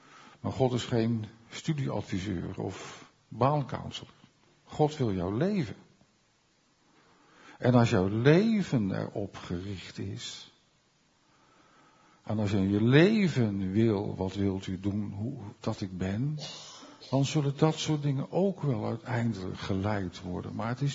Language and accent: Dutch; Rotterdam, South Holland, Netherlands; Ik kom uit Rotterdam.